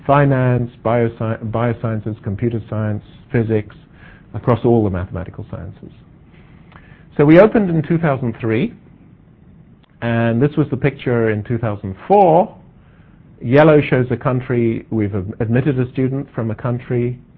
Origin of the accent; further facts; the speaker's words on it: South Africa; So in the belief that I'm from South Africa